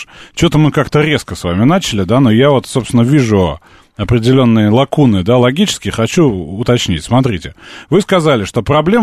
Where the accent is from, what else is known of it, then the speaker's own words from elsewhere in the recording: Moscow, Russia; я только москвич